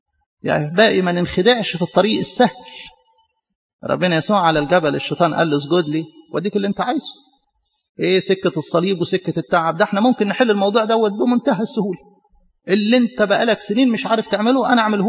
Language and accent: Arabic; Egypt; احنا مصريين وبنحب اجدادنا وما ننكرش،